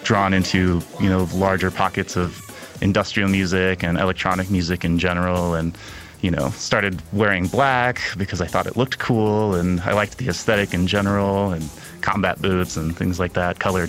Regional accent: Indiana, United States; now in Salt Lake City, United States; I'm 31 years old. I am from Indiana in a small town, but my parents are from Chile, and I now live in Salt Lake City, Utah.

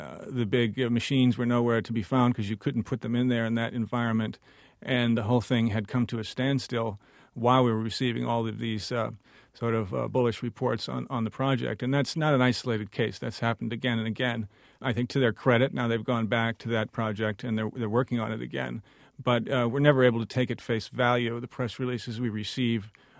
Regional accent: United States; they have every motivation to dislike me as an American

